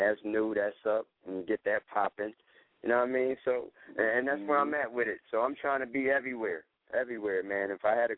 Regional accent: Philadelphia, Pennsylvania, United States; In my hometown, Philly, man. Philly Support Philly, and this is what I'm doing.

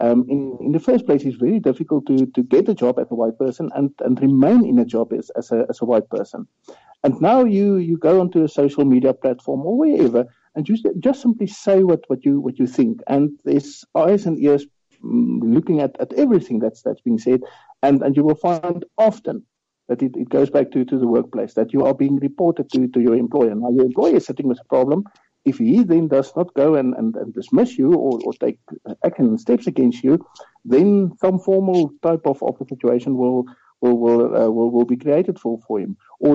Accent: South Africa; For me as a South African, it's impossible to believe that we are not even that newsworthy.

